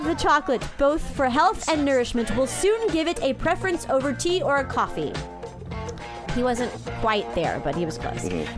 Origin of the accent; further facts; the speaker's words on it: California, United States; But, you know, growing up here in California, it starts to rain